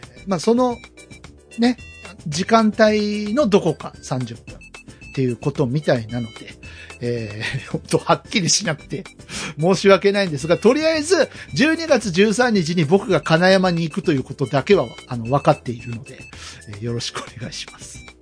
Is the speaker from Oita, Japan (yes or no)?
yes; Oita, Japan; まずはですね、僕の地元ですね、大分の大規模火災